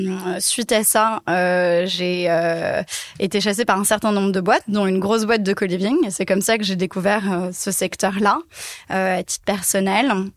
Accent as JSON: {"language": "French", "town": "Paris", "region": "Île-de-France", "country": "France", "tie": "born or raised there", "said": "j'ai 28 ans. Je suis née et j'ai grandi à Paris, mais j'ai eu la chance de pas mal bouger et d'avoir une famille aux quatre coins du monde."}